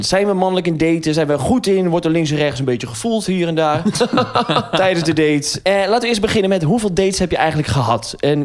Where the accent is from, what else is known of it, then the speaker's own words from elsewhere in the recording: Sleen, Drenthe, Netherlands; Sleen. Emmen.